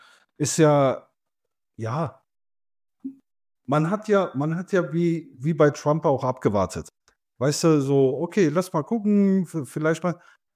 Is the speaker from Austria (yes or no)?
no; Italy; now in Germany; Schade, sage ich als Italiener.